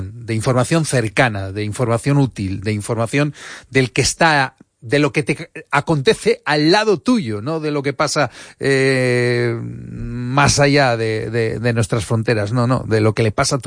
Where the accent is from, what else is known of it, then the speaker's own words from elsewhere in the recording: Erandio, Basque Country, Spain; Yo soy de Erandio